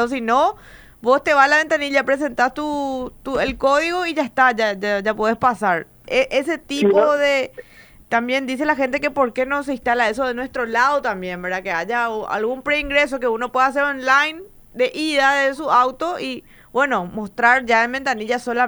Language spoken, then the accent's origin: Spanish; Paraguay